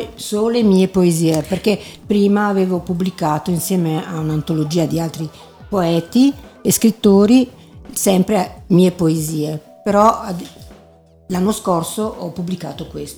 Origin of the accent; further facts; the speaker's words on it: Merano, Trentino-Alto Adige, Italy; also born or lived in Silandro / Foggia; Io sono nata a Silandro, poi ho abitato a Merano e poi improvvisamente mi sono trovata a Foggia, che era una realtà totalmente diversa